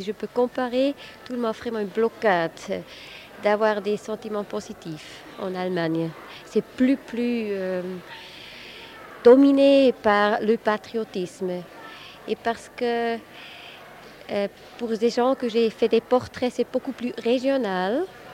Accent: Switzerland; moved away as an adult; now in Germany; moi, je suis partie de la Suisse pour faire des études à Berlin.

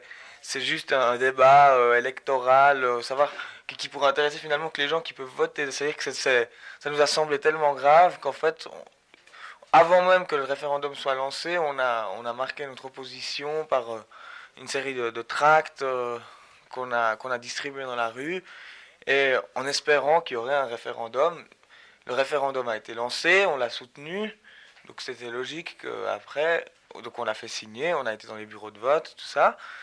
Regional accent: Switzerland; Enfin, même si je suis suisse, c'est pas un truc qui me tracasse énormément.

